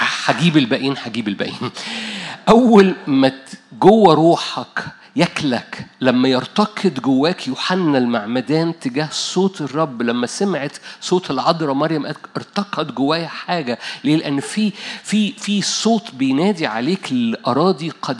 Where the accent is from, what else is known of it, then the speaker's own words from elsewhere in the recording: Egypt; عندنا في مصر في تعبير كده بايخ،